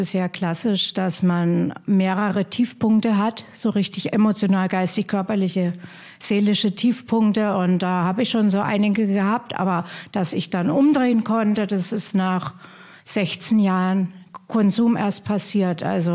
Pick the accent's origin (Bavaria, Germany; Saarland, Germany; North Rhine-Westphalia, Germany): Bavaria, Germany; Hof; Ich komme ja aus Hof und das ist da 300 Kilometer Richtung Süden.